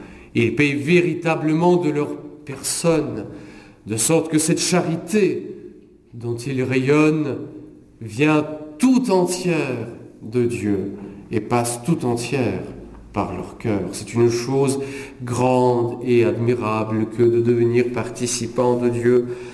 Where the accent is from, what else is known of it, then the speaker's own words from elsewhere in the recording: Bordeaux, Nouvelle-Aquitaine, France; je viens de Bordeaux, j'utilise mes références